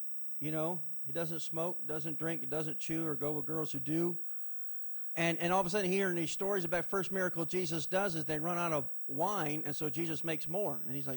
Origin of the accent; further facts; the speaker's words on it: Connecticut, United States; to begin preparations to move back to my home state of Connecticut and start a church.